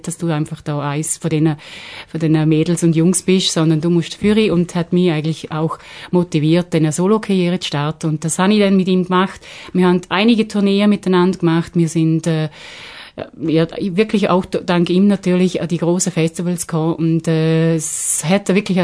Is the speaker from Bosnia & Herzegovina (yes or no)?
no; Dornbirn, Vorarlberg, Austria; now in Switzerland; Und ich höre es eh an meinem Dialekt, das kann man natürlich nicht verleugnen und das will ich auch nicht. Ich weiß ja, woher ich komme. Zu Dorabir geboren. Bin jetzt aber eben schon seit, also vielen Jahren da, über 20 Jahre in der Schweiz.